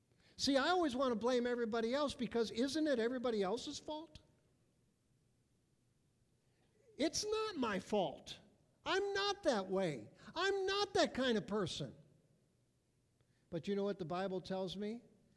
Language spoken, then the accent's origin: English; Cleveland, Ohio, United States; I've lived in the country now since 89. I grew up in Cleveland, big city, but I love living in the country.